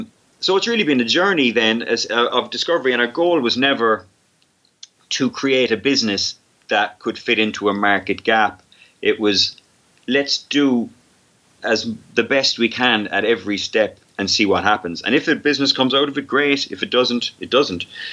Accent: Cork, Munster, Ireland; We're both from Cork.

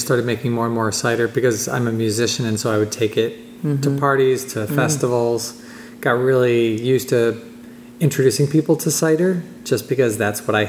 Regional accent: New York, United States; Yeah, I grew up in Western New York, so about 2.5 hours west of here. But then I moved to the Finger Lakes when I was 18, so I've been here for over half my life.

